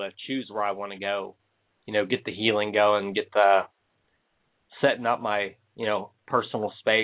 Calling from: Pennsylvania, United States; Pennsylvania.

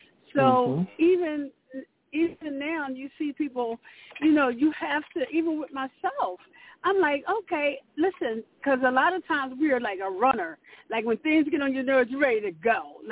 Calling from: Pennsylvania, United States; From Pennsylvania, the blue state.

